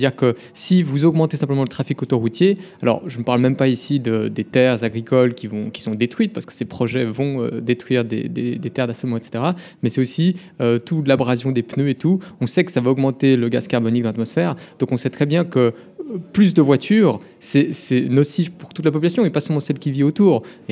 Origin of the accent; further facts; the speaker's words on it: Geneva, Switzerland; en tant que Genevois